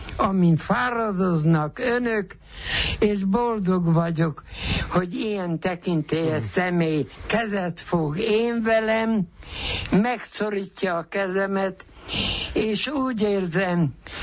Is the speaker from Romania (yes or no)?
yes; Romania; nekem az, hogy én magyar állampolgár is vagyok, nem csak román, kérem szépen, hiszen magyar vidéken születtem, magyar közösségben éltem le az életemet, magyar közösségben lakok, városra nem költöztem, falura költöztem